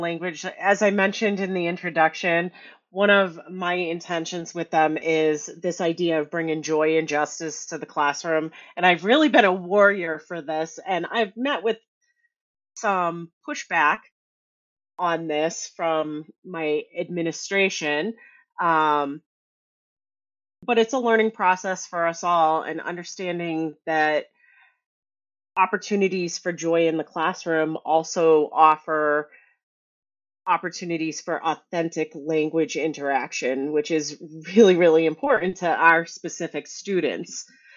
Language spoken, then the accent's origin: English; Worcester, Massachusetts, United States; I'm from Worcester, Massachusetts.